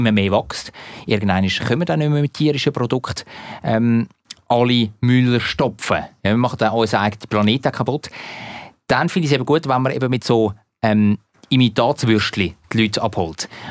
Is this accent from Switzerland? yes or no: yes; Zurich, Switzerland; als guter Zürcher, als waschechter Zürcher.